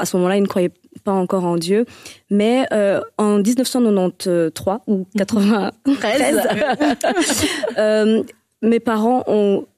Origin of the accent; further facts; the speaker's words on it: Rwanda; born there; Donc, je suis née au Rwanda, dans une fratrie de trois.